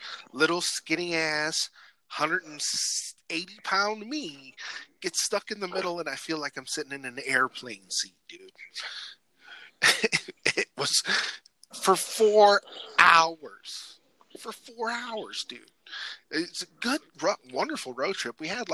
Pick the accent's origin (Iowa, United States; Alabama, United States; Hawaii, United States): Hawaii, United States; since I'm Hawaiian, I can put them up on my shoulders for like a Samoan drop